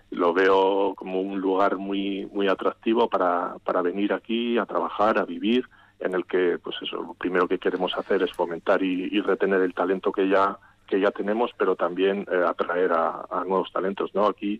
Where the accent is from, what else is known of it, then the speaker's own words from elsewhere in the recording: Vitoria-Gasteiz, Basque Country, Spain; also born or lived in Bilbao; now in Cuartango, Spain; yo, que además no soy de aquí, que vine de fuera, que soy de Gasteiz, viví en Bilbao y decidí venir aquí a vivir